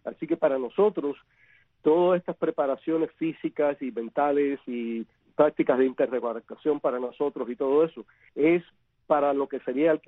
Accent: Manicaragua, Villa Clara, Cuba; ver los guerrillas cuando atacaron el pueblo mío, yo soy de Manicaragua, es el pueblo más grande, pero cerquita de los pies del Escambray

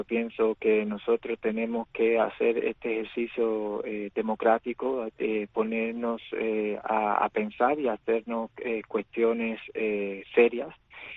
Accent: Miami, Florida, United States; now in Brussels, Belgium; yo personalmente estoy muy ligado a lo que es el exilio de Miami, porque yo crecí ahí, yo soy cubano-americano.

